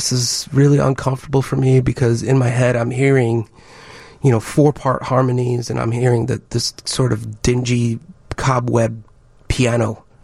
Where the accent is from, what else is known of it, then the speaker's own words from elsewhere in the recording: Philadelphia, Pennsylvania, United States; accent: Philadelphia; now in Midwest, United States; I was born on the East Coast, and I ended up in the Midwest. And I forced myself to lose my Philadelphia accent the year I got made fun of when I moved here.